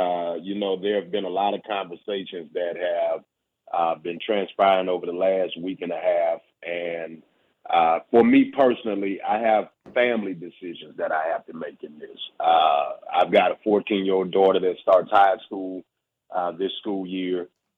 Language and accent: English; Baton Rouge, Louisiana, United States; I'm from Baton Rouge, born and raised.